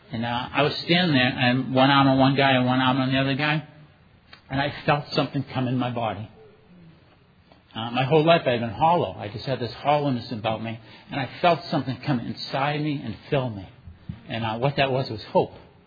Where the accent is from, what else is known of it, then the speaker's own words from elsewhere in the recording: United States; I grew up in the Puerto Rican slums.